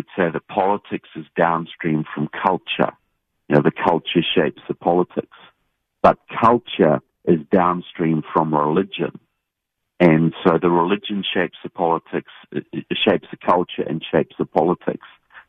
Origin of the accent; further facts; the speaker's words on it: New Zealand; now in United States; I'm obviously from New Zealand by my accent, but I've been coming here about 10 years now